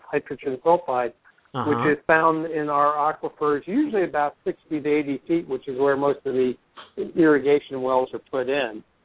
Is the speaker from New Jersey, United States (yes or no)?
no; Florida, United States; now in South Florida, United States; I'm from North Florida.